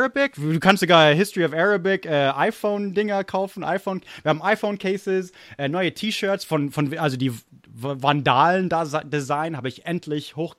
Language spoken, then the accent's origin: German; Germany; born or raised there; also born or lived in United States